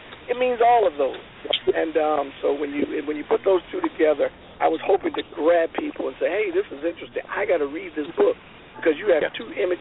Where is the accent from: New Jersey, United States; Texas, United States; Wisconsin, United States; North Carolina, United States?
New Jersey, United States; plus my time in New Jersey, you know, and growing up in New Jersey.